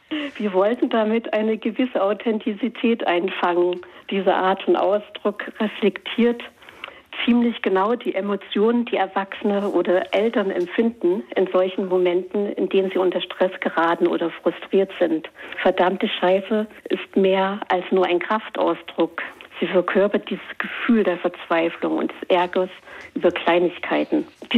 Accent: East Germany, Germany; Ich bin ja in der DDR groß geworden

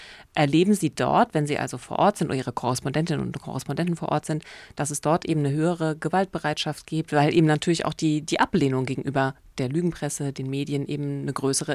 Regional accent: East Germany, Germany; ich bin selber Ostdeutsche, mich treiben die Wahlen um, die jetzt bevorstehen.

